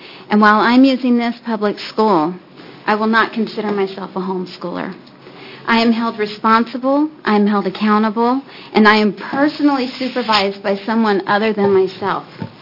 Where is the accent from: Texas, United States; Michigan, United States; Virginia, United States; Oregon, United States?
Oregon, United States; Hillsboro; I'm from Hillsborough.